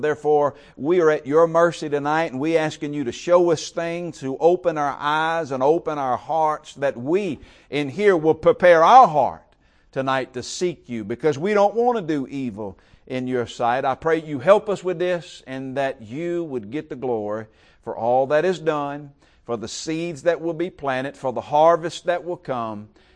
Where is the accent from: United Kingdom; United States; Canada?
United States; Covington, Louisiana; When I was growing up in Covington, Louisiana, I shared a little bit about that last night.